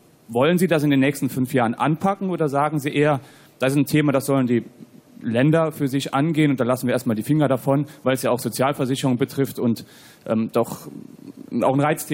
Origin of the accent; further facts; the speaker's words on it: Rhineland-Palatinate, Germany; ich komme aus der Gegend von Trier und bin Krankenpfleger